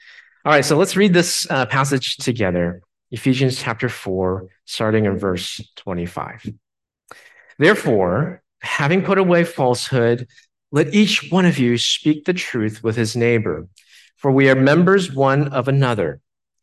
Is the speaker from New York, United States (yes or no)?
no; Houston, Texas, United States; Well, as a kid growing up in Houston, the one sport I loved to play was basketball.